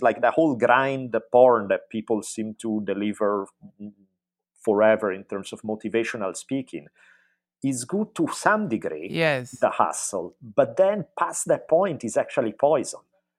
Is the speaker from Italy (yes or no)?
yes; Italy; growing up in Italy